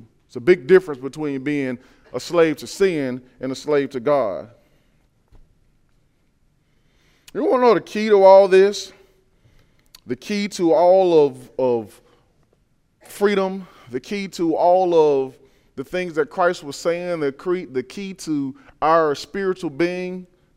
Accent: the South, United States; I come from the South, and some of you come from other places that aren't the South

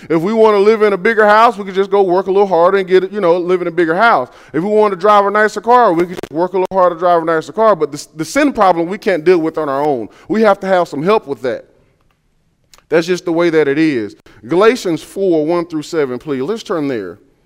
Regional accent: the South, United States; You know, growing up in the South, everybody is a child of God in the South.

